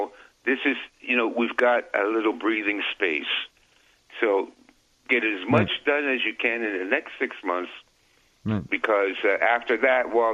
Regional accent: Canada; accent: Canadian; Well, that's my Canadian accent, so we'll have to.

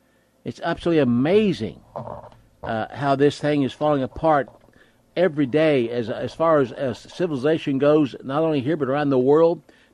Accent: West Virginia, United States; this is like the winter used to be when I grew up in January in the mountains of West Virginia.

